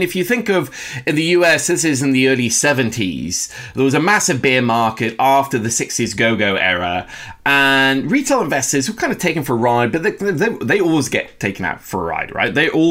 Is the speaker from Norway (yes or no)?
yes; Oslo, Norway; English is a second language; also born or lived in London / New York; New York just before I moved back home to Oslo. I'm from Oslo. My family's here. My wife is Norwegian.